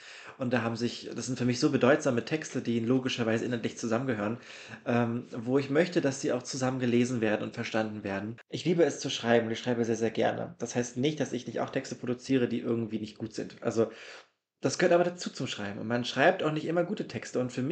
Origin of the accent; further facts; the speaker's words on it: Jena, Thuringia, Germany; ich komme aus Deutschland oder aus Jena und da haben wir eine Großstadt, da ist Haus an Haus